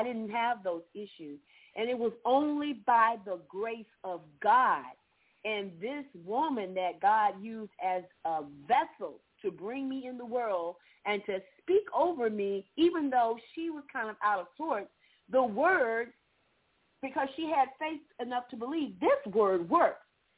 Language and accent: English; Georgia, United States